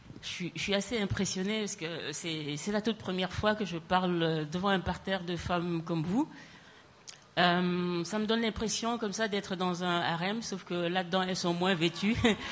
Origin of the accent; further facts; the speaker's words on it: Belgium; now in France; je viens de Belgique, comme vous l'aurez remarqué. Ça ne se voit pas, c'est sûr. Mais chez nous, là-bas, en Belgique, on a une terminologie qui est un peu différente